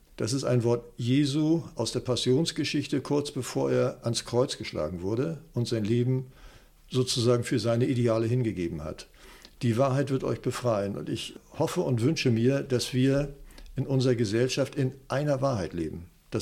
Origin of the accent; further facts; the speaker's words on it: Schwerin, Mecklenburg-Vorpommern, Germany; also born or lived in Rostock; Ich sage, ich komme aus Schwerin.